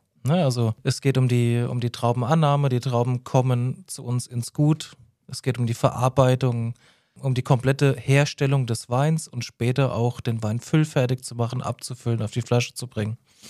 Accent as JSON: {"language": "German", "region": "Rhineland-Palatinate", "country": "Germany", "said": "Auch da komme ich her. Ich komme von der Nahe, ein relativ kleines Anbaugebiet, super Riesling-typisch. In der Nähe, also eigentlich genau in der Mitte zwischen Mainz und Idar-Oberstein."}